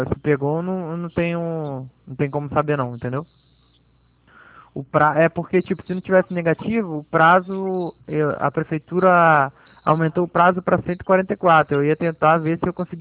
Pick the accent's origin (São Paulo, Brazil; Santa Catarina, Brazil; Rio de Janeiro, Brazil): Rio de Janeiro, Brazil; Sou do Rio.